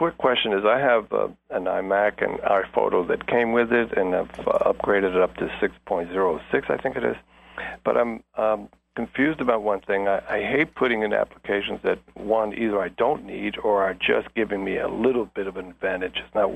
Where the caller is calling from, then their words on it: New York City, New York, United States; New York City, Leo.